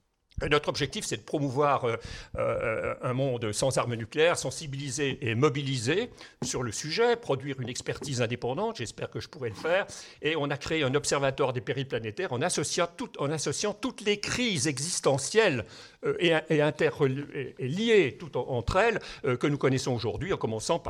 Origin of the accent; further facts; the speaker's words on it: Switzerland; je suis suisse